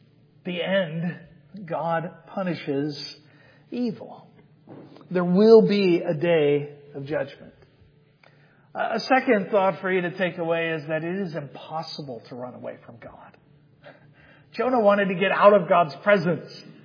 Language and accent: English; Georgia, United States; Growing up in Georgia, our house was actually right on a river.